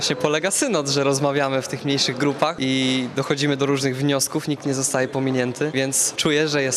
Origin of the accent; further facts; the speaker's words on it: Wejherowo, Pomeranian Voivodeship, Poland; z Wejherowa